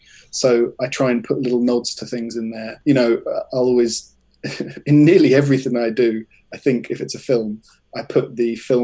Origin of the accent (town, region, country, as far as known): Watford, East of England, United Kingdom; born or raised there; also born or lived in Brighton